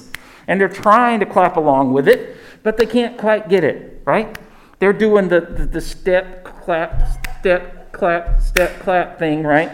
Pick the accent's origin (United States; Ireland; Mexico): United States; Mitchell County; I remember growing up in Little Mitchell County